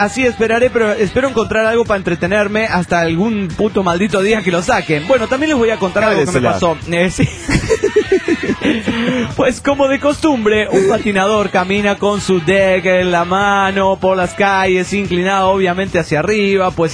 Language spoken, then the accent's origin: Spanish; Mexico; soy mexicano hasta la madre, hasta la puta madre.